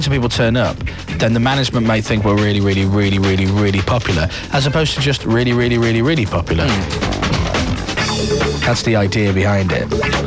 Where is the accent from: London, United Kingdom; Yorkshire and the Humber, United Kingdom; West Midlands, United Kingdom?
Yorkshire and the Humber, United Kingdom; Leeds; bring it if you're in the Leeds area around there. I'm broadcasting on National Radio 1. But it's my hometown, I want people to turn up and cheer and whoop and clap.